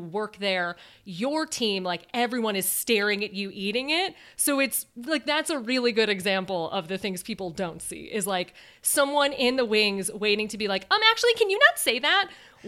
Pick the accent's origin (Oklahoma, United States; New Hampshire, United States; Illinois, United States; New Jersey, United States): Illinois, United States; Chicago; I come from Illinois, from Chicago. We eat a lot and I rep it.